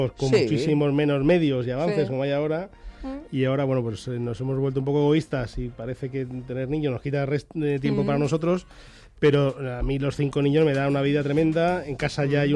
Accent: Madrid, Community of Madrid, Spain; now in Boadilla del Monte, Spain; yo soy de Madrid. Y llegué a Boadilla en 2011

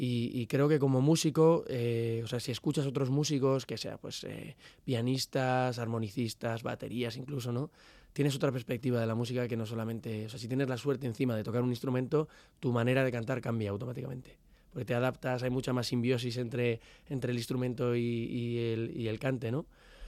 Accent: Spain; also born or lived in Netherlands; he vuelto a mi tierra, pero ha sido como volver a irme, en realidad. Ya estaba, llevaba 3 años en Holanda

